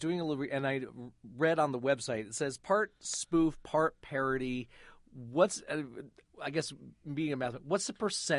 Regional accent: Flint, Michigan, United States; So I grew up in Flint

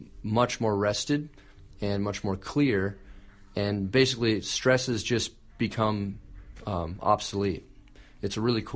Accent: Miami, Florida, United States; which I think was picked because I'm from Miami

